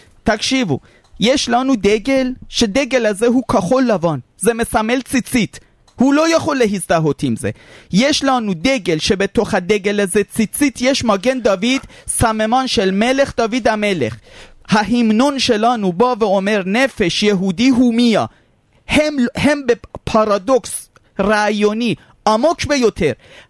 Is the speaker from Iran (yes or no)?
yes; Iran; now in Israel; 2,000 שנה אני איראני אסלי. עד ש-2003 עליתי לישראל. זאת אומרת תרבות שלי, שפה שלי, הוויה שלי, הכל איראני.